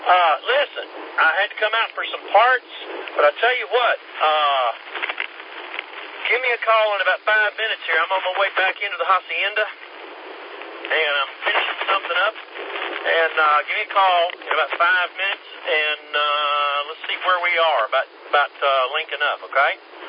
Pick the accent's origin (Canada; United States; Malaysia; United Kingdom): United States; Kentucky; also born or lived in West Virginia; I'm originally from Kentucky. I learned to drive in the mountains of Kentucky in the snow and lived in West Virginia for a while